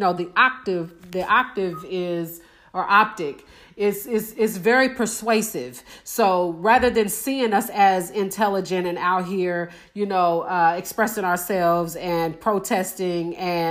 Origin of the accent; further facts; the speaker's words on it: Indianapolis, Indiana, United States; She is in my hometown in Indianapolis.